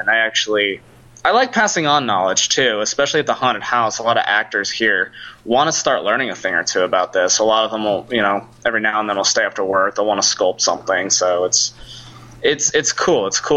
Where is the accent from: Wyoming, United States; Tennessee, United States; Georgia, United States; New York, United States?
Wyoming, United States; I'm from Wyoming, so I wanted to be this kind of country bumpkin.